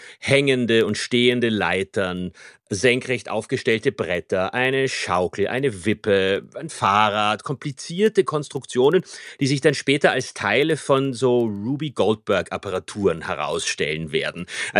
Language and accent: German; Vienna, Austria; Sie ist ein Tausendsasser, wie man bei uns in Wien sagt.